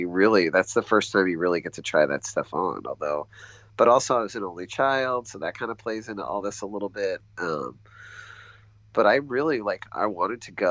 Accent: Dallas, Texas, United States; Well, what's funny is, like, I grew up in Dallas, and I didn't have a lot of, I was not in, like, the Jewish part of Dallas.

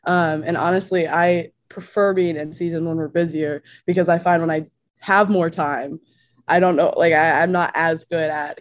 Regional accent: New Hampshire, United States; even at the D3 level in New Hampshire, like, our town bou

